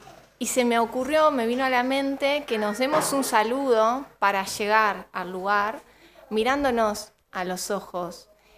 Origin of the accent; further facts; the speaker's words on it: Argentina; Yo soy argentina, licenciada en comunicación social